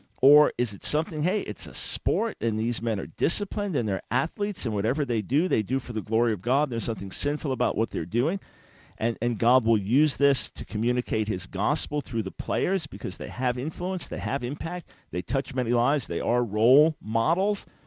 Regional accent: New York, United States; Well, little did I know that I'm a New Yorker.

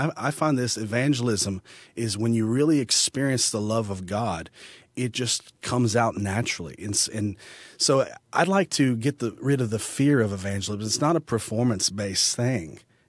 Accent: Concord, North Carolina, United States; They asked me where I was from. I told them in Concord, Charlotte area

